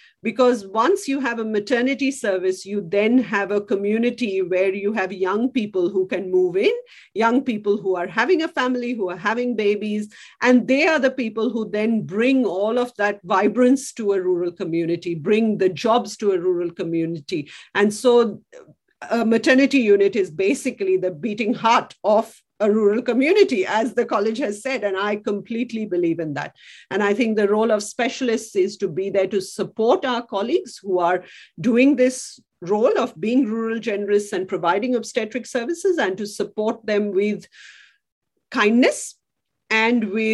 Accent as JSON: {"language": "English", "country": "India", "lives_now": "Australia", "said": "Cricket. I'm an Indian."}